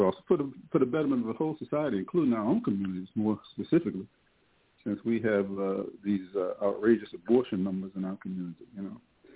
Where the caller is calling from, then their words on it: Ottawa, Ontario, Canada; I'm calling from Ottawa, Ontario.